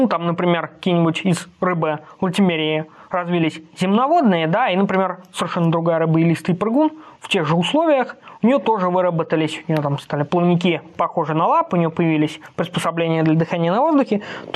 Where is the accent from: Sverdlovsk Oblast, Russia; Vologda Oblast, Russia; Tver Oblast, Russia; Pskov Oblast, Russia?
Pskov Oblast, Russia; Pskov; выговорить название нашего, моего родного города Пскова